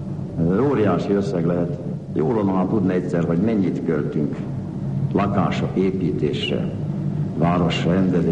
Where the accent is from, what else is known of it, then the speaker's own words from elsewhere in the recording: Miskolc, Borsod-Abaúj-Zemplén, Hungary; Mert igen-igen öreg városunk volt, hiszen én itt nőttem föl. Azt a régi öreg Miskolcot ismerjük, és mi magunk is, akik itt élünk is